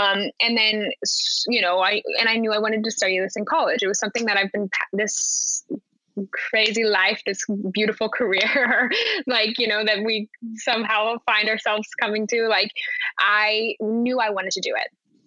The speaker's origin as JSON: {"language": "English", "town": "Park City", "region": "Utah", "country": "United States", "tie": "born or raised there", "said": "I'm from Utah, Park City, Utah. So grew up in the mountains. Not anything like New York City."}